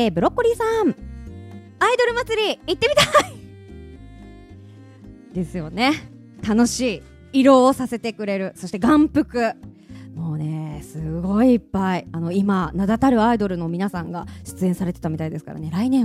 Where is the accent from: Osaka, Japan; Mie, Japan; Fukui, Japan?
Mie, Japan; Ise; 伊勢だけの、私の地元伊勢だけの行事事だったらしく